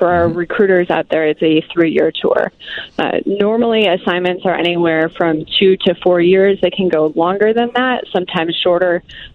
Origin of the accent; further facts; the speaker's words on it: West Chicago, Illinois, United States; So I'm actually originally from the western suburbs, from West Chicago, mm-hmm. Here in Chicago.